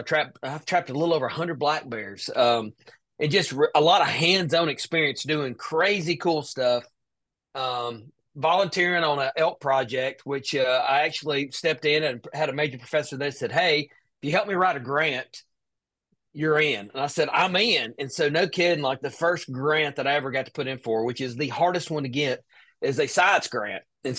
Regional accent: Alabama, United States; But no, brother, I'm originally from Alabama. I grew up in rural Alabama, North Alabama

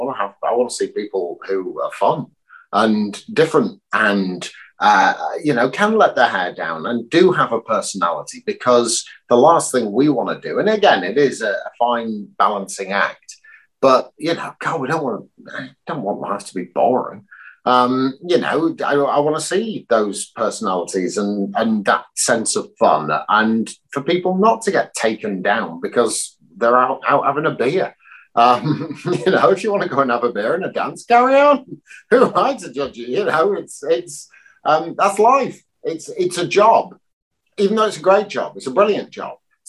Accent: North West England, United Kingdom; I grew up in Lancashire and played all age group Lancashire and was under 19 player of the year for Lancashire.

